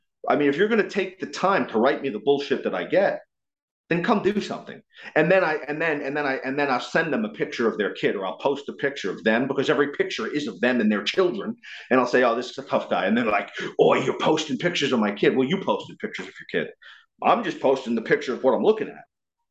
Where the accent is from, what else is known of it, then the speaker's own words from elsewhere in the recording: United States; when I'm fighting there that don't like me because I'm American.